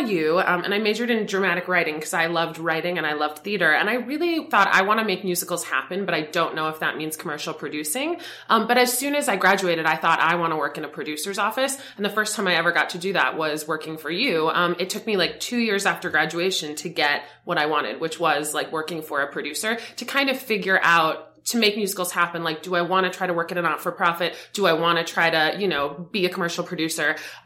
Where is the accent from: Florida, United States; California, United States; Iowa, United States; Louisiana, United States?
Florida, United States; Boca Raton; I was so obsessed with it growing up in Boca Raton, Florida.